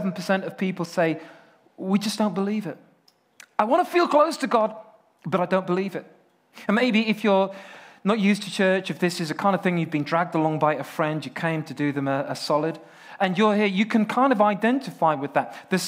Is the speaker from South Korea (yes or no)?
no; York, Yorkshire and the Humber, United Kingdom; I was brought up in York, and I was a choir boy in York Minster Cathedral.